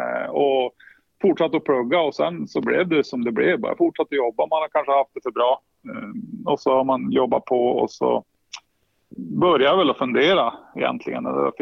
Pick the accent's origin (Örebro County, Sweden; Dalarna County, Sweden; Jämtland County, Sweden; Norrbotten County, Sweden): Jämtland County, Sweden; Östersund; also born or lived in Sundsvall; Ja. Uppvuxen i Östersund och sen har jag bodde i Sundsvall ett tag innan jag flyttade hit upp.